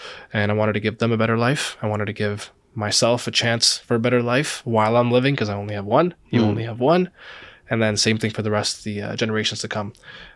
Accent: Amritsar, Punjab, India; now in Canada; I came to Canada as an immigrant, a proud immigrant, Punjabi, mm-hmm. born and raised in Amritsar.

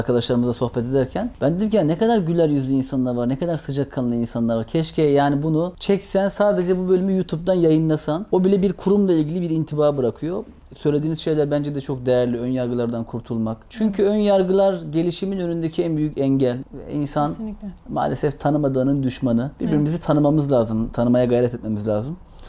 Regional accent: Ordu, Turkey; Ben Orduluyum.

